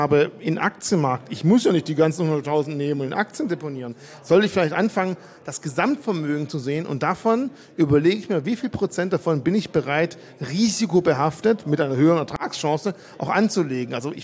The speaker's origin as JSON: {"language": "German", "region": "Baden-Württemberg", "country": "Germany", "said": "Ja, ich als Schwabe, dann sind die Schwaben geizig"}